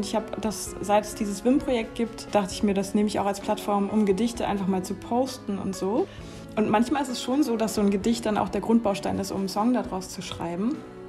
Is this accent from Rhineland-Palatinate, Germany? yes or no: no; Hamburg, Germany; ich komme aus Hamburg